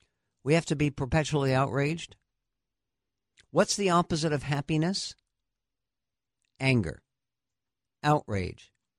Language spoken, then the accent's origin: English; United States; As an American, I should be free to share and discuss scripture and teachings of my beloved prophet.